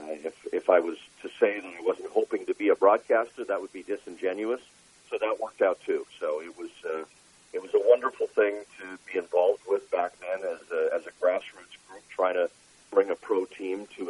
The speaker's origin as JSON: {"language": "English", "country": "Canada", "also_born_or_lived": "San Diego / Chicago", "moved": "as an adult", "lives_now": "United States", "said": "I'm originally from Canada, moved to the U.S. in 1982 and moved around a bit between San Diego and Chicago, and then eventually landing in the Bay Area."}